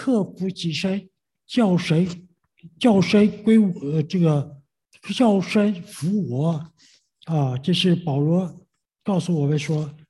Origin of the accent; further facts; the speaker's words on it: China; 我们中国人有多少人啊？这么多人，有多少信耶稣的？